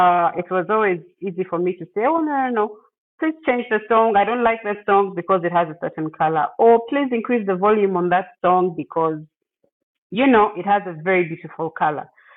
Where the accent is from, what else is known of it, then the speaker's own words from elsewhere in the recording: Uganda; I'm from Uganda, and that is from the eastern part of Africa, on the east coast, or towards the east coast.